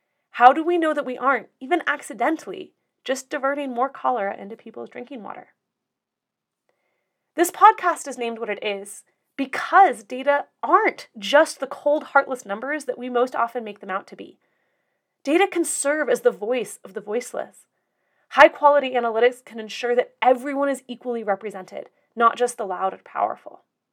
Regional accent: Colorado, United States; Quashing the little fires in my home state of Colorado

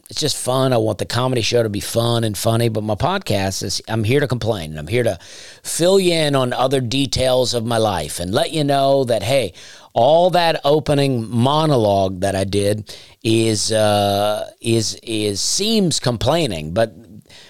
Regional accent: Opelika, Alabama, United States; And then you cross over to Opelika, my hometown, and you instantly can notice the difference.

